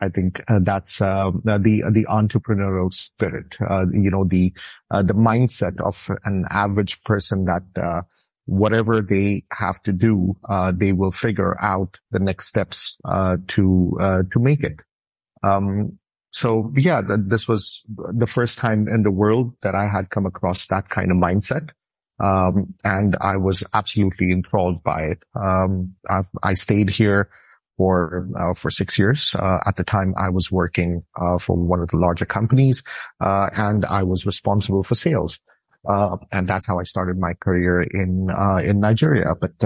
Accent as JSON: {"language": "English", "country": "Canada", "also_born_or_lived": "Philippines / Asia", "said": "I'm Canadian, but I grew up all over the world. I was born in the Philippines."}